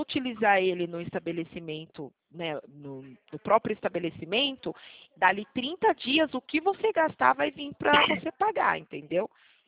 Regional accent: Campo Limpo Paulista, São Paulo, Brazil; E eu sou do interior de São Paulo, sim, de Campo Limpo Paulista, próximo Jundiaí, o senhor conhece?

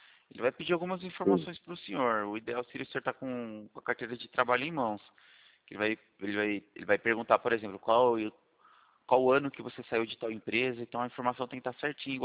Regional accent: Itu, São Paulo, Brazil; Eu sou aqui de Itu, interior de São Paulo.

